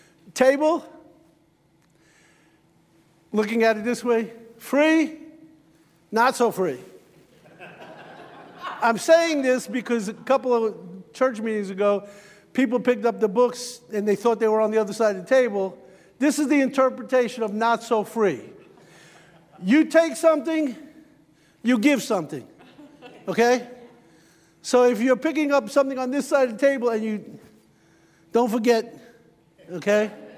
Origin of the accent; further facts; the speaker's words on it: The Bronx, New York, United States; Now, I grew up in the Bronx, an apartment building.